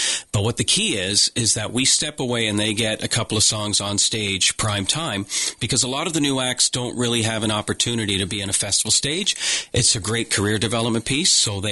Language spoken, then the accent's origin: English; Monastery, Nova Scotia, Canada; I grew up in Monastery, and I love seeing New York listed beside Antigonish.